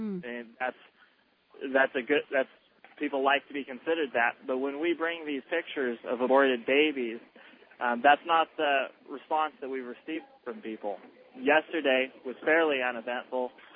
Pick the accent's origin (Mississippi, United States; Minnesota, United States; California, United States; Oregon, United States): Oregon, United States; Salem; I am. I'm from Salem, Oregon